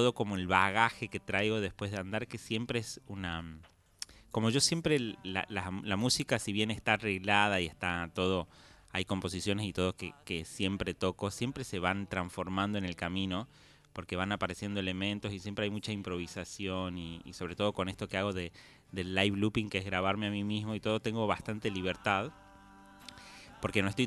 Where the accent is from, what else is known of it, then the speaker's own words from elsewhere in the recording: Simoca, Tucumán, Argentina; Que somos amigos desde muy chicos, somos los dos de Simoca.